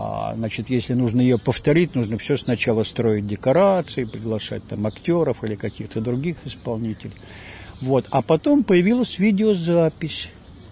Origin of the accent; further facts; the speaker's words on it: Moscow, Russia; moved away as an adult; now in Kyiv, Ukraine; Я родился и вырос в Москве. А в Киеве я уже живу и работаю 55 лет.